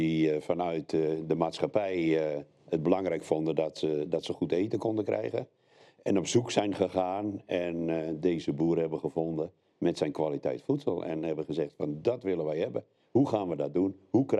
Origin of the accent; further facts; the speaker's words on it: Flevoland, Netherlands; voedselproducent uit de Noordoostpolder.